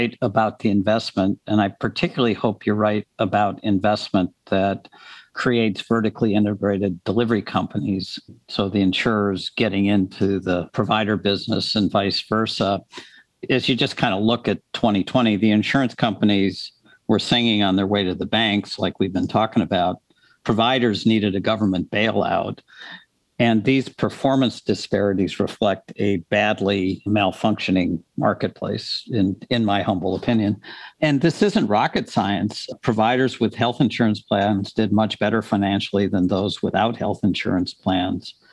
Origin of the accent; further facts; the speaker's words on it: Minnesota, United States; I grew up in Minnesota, so I'm very familiar with the Minnesota-Wisconsin divide.